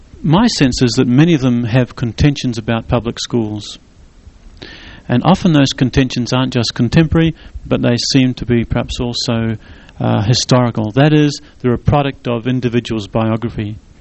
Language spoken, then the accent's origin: English; New Zealand; I'm a New Zealander.